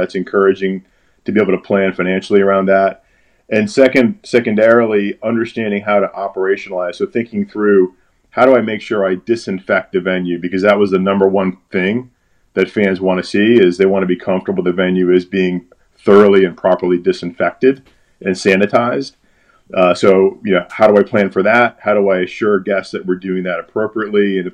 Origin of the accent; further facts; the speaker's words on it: Connecticut, United States; I grew up in Connecticut, technically on the wrong side of the line.